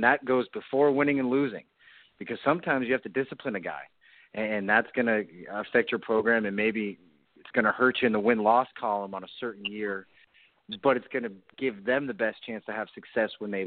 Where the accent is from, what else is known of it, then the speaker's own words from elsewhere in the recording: Novato, California, United States; Like a lot of people in the Bay Area, my family, our roots are in San Francisco. I grew up in Novato, about 45 minutes north of San Francisco